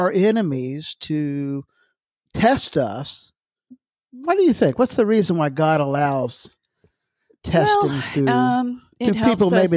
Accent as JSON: {"language": "English", "region": "Kentucky", "country": "United States", "said": "So, I'm from Kentucky originally. And yes. There's a place called Mammoth Cave, one of the largest caves in the world."}